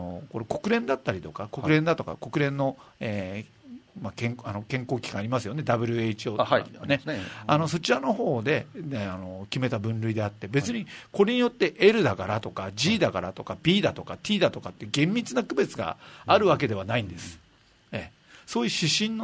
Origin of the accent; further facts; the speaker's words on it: Okinawa, Japan; はい、でも母親は沖縄の人間だし、はい、親戚もみんな沖縄の人間だし、はい、沖縄生まれの沖縄育ちなのに